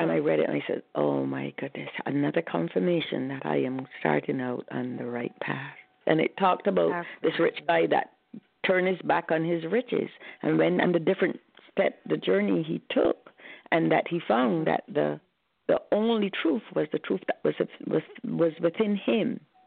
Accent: Barbados; when I was a little girl growing up in Barbados, I was so skinny.

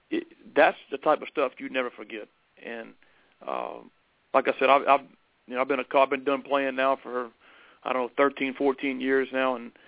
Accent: LaGrange, United States; when I was growing up around LaGrange

